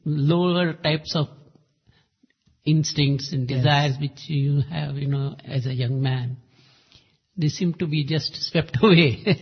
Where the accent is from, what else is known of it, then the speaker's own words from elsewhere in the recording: Mumbai, Maharashtra, India; I told him, he asked me, where are you coming from? I said, Bombay. First thing he says, oh, Bombay boys, they go to pick cinemas, they read novels.